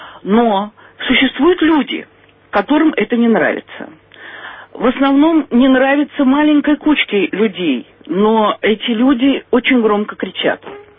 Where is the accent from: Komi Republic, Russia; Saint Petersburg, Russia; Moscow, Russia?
Moscow, Russia; Мы тоже москвичи, мы тоже граждане нашей страны.